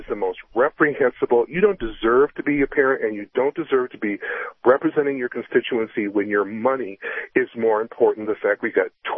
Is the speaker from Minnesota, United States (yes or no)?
yes; Minnesota, United States; I grew up in Minnesota, and we don't have the category usually of those kinds of tornadoes, but I've seen them go overhead.